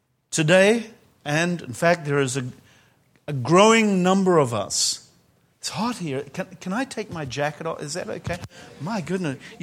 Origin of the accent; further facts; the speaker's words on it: New Zealand; accent: Kiwi; moved away as an adult; now in Israel; When I came to Israel, when I immigrated from New Zealand, you hear this funny Kiwi accent. When I immigrated nearly 30 years ago, in fact 27 years ago accurately, came to Israel, There's another Kiwi here?